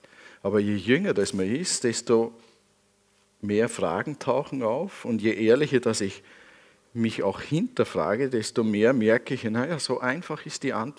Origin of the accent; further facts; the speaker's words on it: Switzerland; als Schweizer mit dem scharfen SZ-Dingsbumster